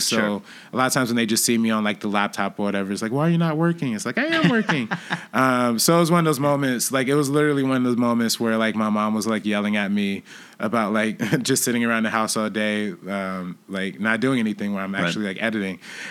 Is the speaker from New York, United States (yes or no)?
no; Compton, California, United States; So it's pretty close to where I'm from Compton.